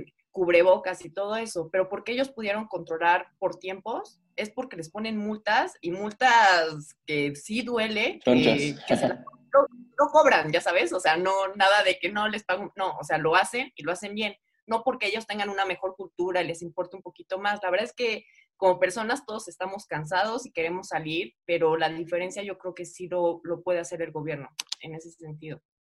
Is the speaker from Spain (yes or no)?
no; Mexico; no solamente porque somos población mexicana y nos vale.